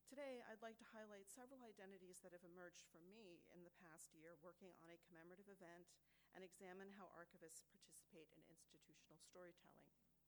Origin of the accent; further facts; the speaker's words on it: Iowa City, Iowa, United States; I hope everybody's been enjoying Iowa City. It happens to be my hometown.